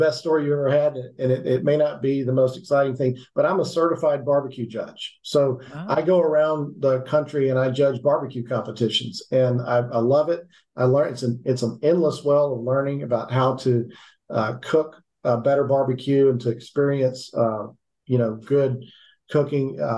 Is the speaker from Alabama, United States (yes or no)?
no; Louisiana, United States; So I grew up in Louisiana, and so Texas barbecue is more what I like